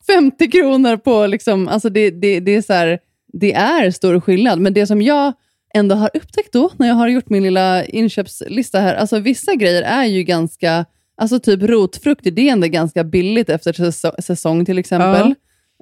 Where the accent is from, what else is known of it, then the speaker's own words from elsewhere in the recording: Sweden; Det tyckte jag senast jag var när jag var hemma i Sverige.